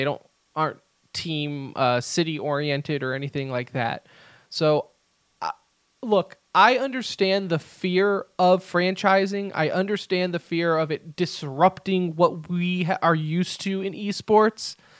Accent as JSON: {"language": "English", "town": "Dallas", "region": "Texas", "country": "United States", "said": "I don't care how bad they are. I'm from Dallas. This is my team."}